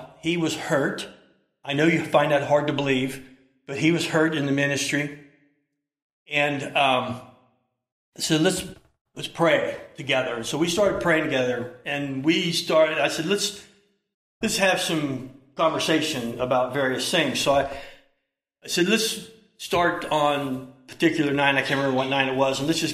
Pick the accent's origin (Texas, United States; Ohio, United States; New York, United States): Ohio, United States; I'm from Southern Ohio, so I could be anything.